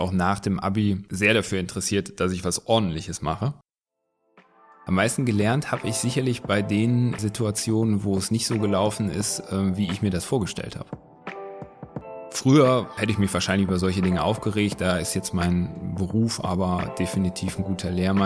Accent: Wuppertal, North Rhine-Westphalia, Germany; born there; Gebürtig aus Wuppertal.

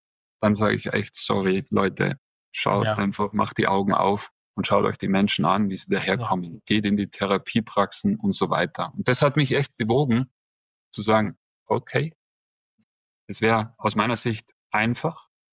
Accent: Munich, Bavaria, Germany; Jetzt ist man normal als Münchner Skifahrer eher ein Südschwede, sage ich immer.

